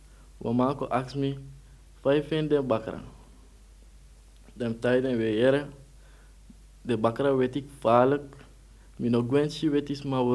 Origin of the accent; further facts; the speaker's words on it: Suriname; now in Netherlands; Wij komen dus uit Suriname, een deel van het Koninkrijk der Nederlanden.